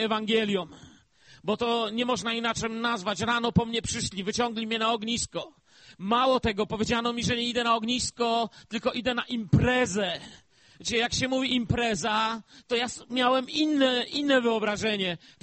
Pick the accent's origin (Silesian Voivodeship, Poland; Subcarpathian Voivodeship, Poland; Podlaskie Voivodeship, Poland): Silesian Voivodeship, Poland; Bielsko-Biała; bo tam się wychowałem w Bielsku Białej